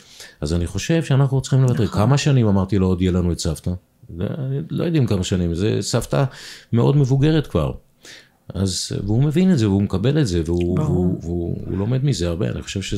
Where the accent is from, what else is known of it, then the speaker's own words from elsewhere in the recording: Kiryat Tiv'on, Northern District, Israel; גדלתי בקריית טבעון כמה שנים